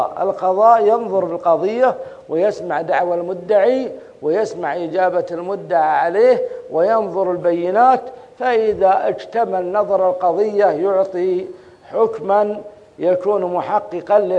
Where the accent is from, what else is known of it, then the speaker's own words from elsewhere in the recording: Saudi Arabia; ولو كانت عندنا في السعودية وجاءت للإفتاء سيحيلها للمحكمة، لأن فيها أطراف